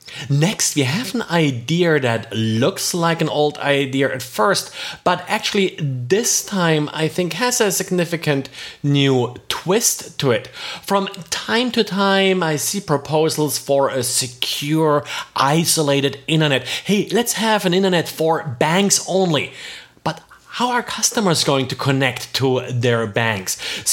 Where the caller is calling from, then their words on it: Jacksonville, Florida, United States; I'm today recording from Jacksonville, Florida.